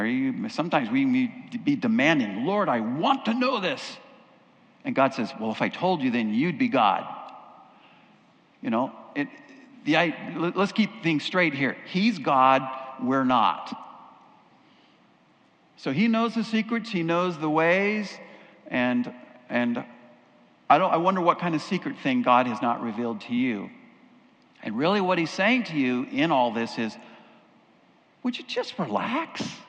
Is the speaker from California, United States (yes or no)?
yes; Castro Valley, California, United States; also born or lived in Hayward, United States; I grew up in Castor Valley, Hayward, right up the bay here.